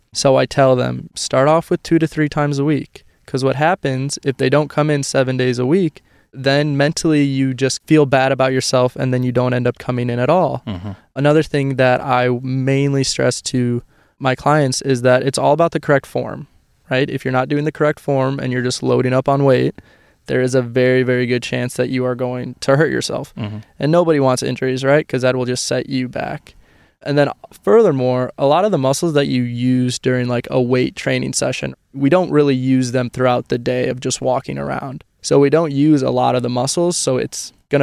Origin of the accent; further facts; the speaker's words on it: Bourbonnais, Illinois, United States; So I'm born and raised in Bourbonnais, Illinois. I went to Bishop McNamara for high school and then went on to Olivet Nazarene University, where I played baseball.